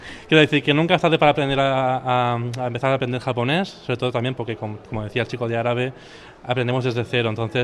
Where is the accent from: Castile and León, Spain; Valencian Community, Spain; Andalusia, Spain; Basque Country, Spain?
Valencian Community, Spain; Valencia; now in Alicante, Spain; yo no soy de aquí, soy de Valencia, me he mudado hace poco a Alicante